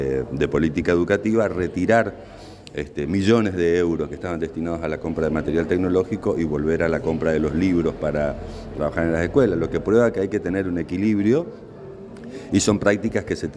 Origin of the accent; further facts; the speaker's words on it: Argentina; una alegría como argentino